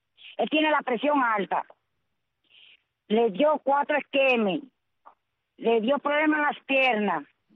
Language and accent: Spanish; Cuba; estoy reclamando mi derecho como ciudadana cubana